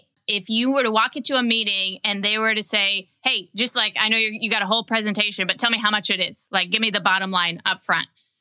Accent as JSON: {"language": "English", "town": "Kansas City", "region": "Missouri", "country": "United States", "said": "Everybody at the buyer's company is wearing Chiefs gear, you know, because we're from Kansas City."}